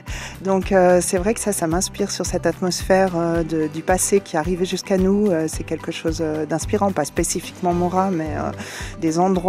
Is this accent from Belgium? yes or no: no; Auvergne-Rhône-Alpes, France; Nous, on vient de France, on vient de la région lyonnaise.